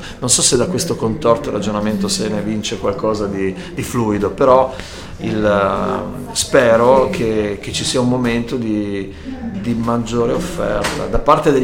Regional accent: Friuli-Venezia Giulia, Italy; io sono friulano, il Rototom ce l'avevo nel giardino di casa quando facevo il festival che era in Friuli

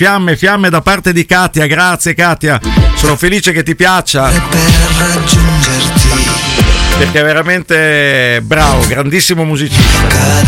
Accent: Ferrara, Emilia-Romagna, Italy; che bello sentire poi accento ferrarese delle mie parti.

